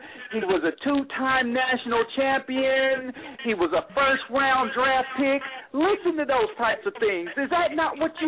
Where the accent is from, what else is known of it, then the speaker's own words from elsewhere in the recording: Tennessee, United States; I'm from Tennessee. I grew up around all white people, went to an all white high school, and I dated white girls.